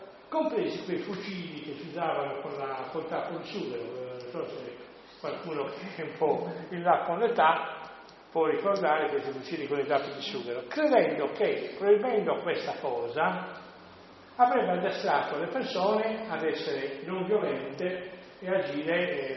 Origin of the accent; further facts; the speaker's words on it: Sassari, Sardinia, Italy; born there; Ve lo dico io, che sono nato a Sassari perché mio padre lavorava lì in quel momento